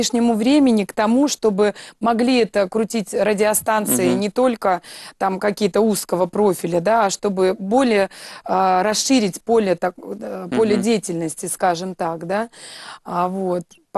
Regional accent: Siberia, Russia; Мне очень нравится бывать у себя на родине, в Сибири, вот.

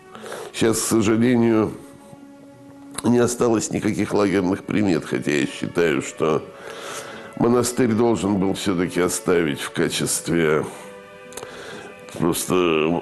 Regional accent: Moscow, Russia; Вот я из Москвы выехал в Россию и никогда не жалел об этом.

